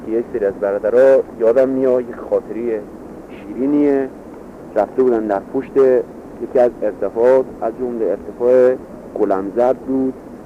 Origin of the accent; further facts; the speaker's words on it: Sumar, Kermanshah, Iran; اگر از شهر خودمون محسوب کنیم شهر سومار میشه